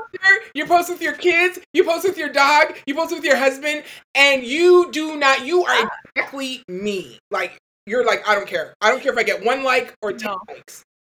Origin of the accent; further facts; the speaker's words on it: Toronto, Ontario, Canada; also born or lived in Chicago; now in Florida, United States; I'm in Florida. I spent 10 years. I know, right? I spent 10 years in Chicago, but I was raised in Toronto.